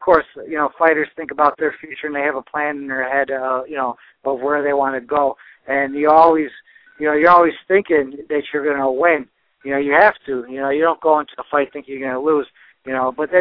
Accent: North Carolina, United States; Well, most of the time I've been fighting, you know, in my home state of North Carolina.

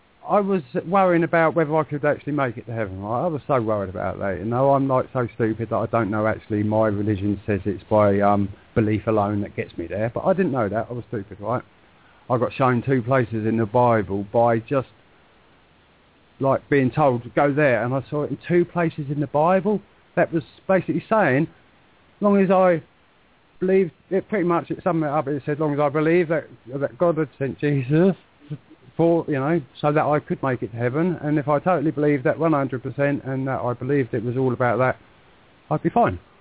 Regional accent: England, United Kingdom; Yeah, but don't forget, I'm Christian English, which is not that holy, really.

